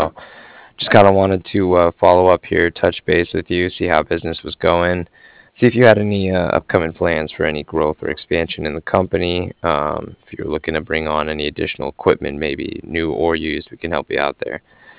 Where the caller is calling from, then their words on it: Cardiff, Wales, United Kingdom; I was calling from Cardiff